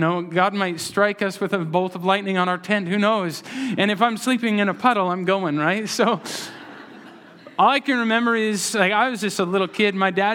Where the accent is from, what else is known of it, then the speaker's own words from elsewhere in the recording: Alberta, Canada; And I'm from Alberta, and we went to northern Alberta to Whitecourt.